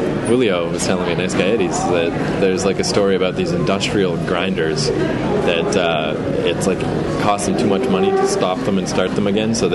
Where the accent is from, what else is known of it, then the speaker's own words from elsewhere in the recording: Canada; just because our need for milk is so much smaller because our population is just a teeny tiny little speck of yours, so we can get away with relaxing a little. And, I mean, Canada's just kind of more